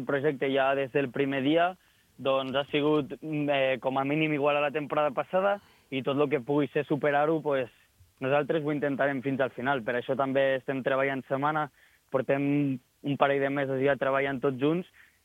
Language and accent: Catalan; Andorra; és un avantatge que tenim els que som d'Andorra, molt orgullós de poder representar el meu país amb aquestes competicions